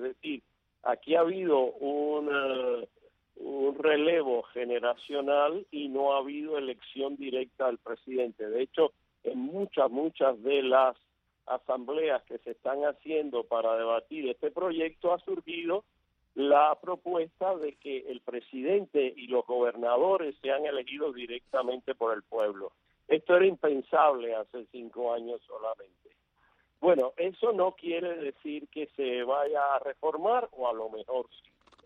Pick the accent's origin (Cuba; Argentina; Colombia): Cuba; Hay que destacar que los protagonistas de este proceso somos los cubanos, evidentemente. cubanos que vivimos en la isla y cubanos de la diáspora.